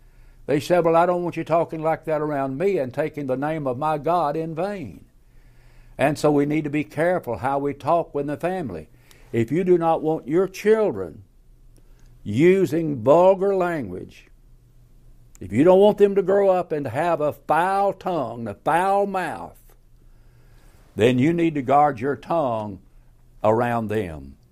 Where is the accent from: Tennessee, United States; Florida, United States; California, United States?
Tennessee, United States; I grew up in Middle Tennessee, and I know about skid chains